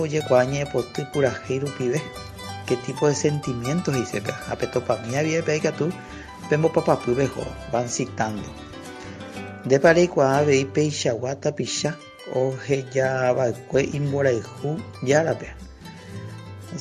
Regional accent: Paraguay; todo lo que ustedes vean como sentimientos, hechos que nos identifican como paraguayos.

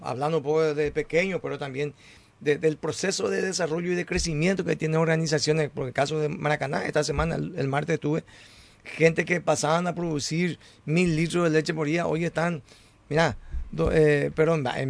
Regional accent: Paraguay; yo como ciudadano paraguayo también

